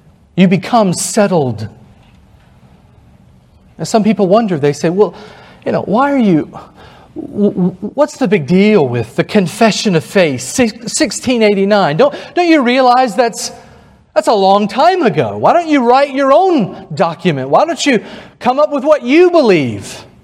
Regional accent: North Carolina, United States; I come from North Carolina, and our nickname is the Tar Heel State.

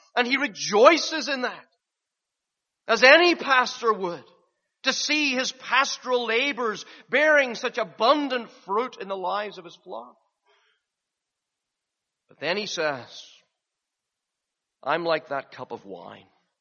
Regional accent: Northern Ireland, United Kingdom; Whenever I get a chance to meet someone from Northern Ireland, there's an immediate bond. My accent comes back. Some of you have noticed that. And I speak like I do at home.

